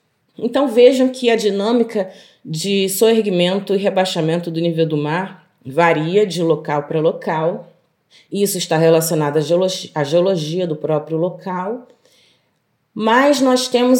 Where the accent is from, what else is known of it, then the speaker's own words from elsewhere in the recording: Brazil; Eu nasci no Brasil, um país onde vivemos uma guerra civil diária entre traficantes e policiais.